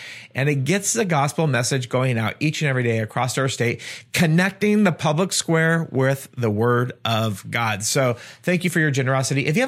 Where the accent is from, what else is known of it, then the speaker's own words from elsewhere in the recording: Washington, United States; I don't know that you or myself as an American citizen, Washingtonian, that we struggle with days